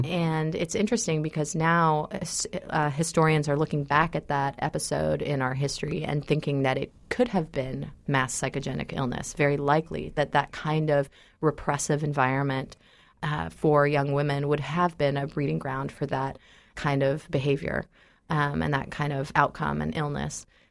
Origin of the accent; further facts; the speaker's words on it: Ras Tanura, Eastern Province, Saudi Arabia; also born or lived in Baton Rouge, United States; now in Tulsa, United States; up, you know, in the biggest refinery town in the world, Ras Tanura, Saudi Arabia. So even if I wasn't born and raised in East Texas, I know a little bit about refinery towns. And of course, now here I am in Tulsa.